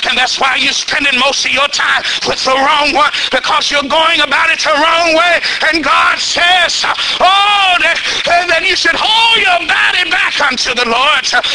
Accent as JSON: {"language": "English", "town": "Dallas", "region": "Texas", "country": "United States", "tie": "born or raised there", "moved": "as an adult", "said": "a place that I didn't want to go from, my hometown, Dallas, Texas."}